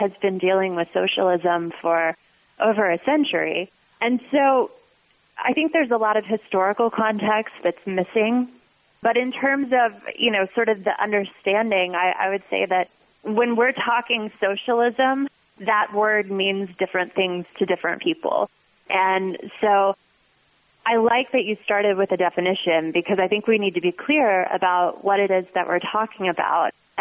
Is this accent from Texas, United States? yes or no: yes; Fort Worth, Texas, United States; Yeah, so I'm originally from Fort Worth, Texas. Come from a long line of Texans.